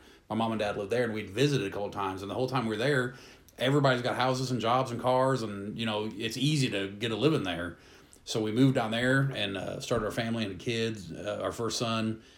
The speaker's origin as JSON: {"language": "English", "region": "Colorado", "country": "United States", "tie": "born or raised there", "also_born_or_lived": "Illinois / Houston, Texas", "lives_now": "Watertown, United States", "said": "I was born in Illinois, across the river from St. Louis, Missouri, but then graduated high school in Colorado. My dad worked for the railroad, and that took us out there."}